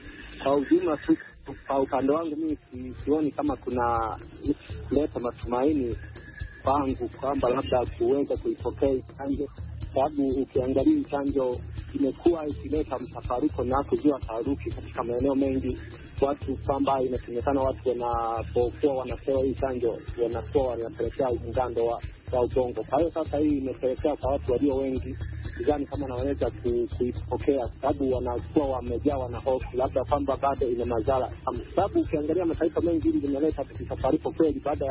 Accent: Kahama, Shinyanga, Tanzania; kijana mpole Tanzania, natokea Kagongo Manispaa ya Kahama nchini Tanzania.

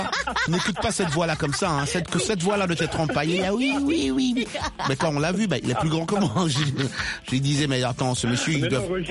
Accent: United States; Ici, chez nous, aux États-Unis

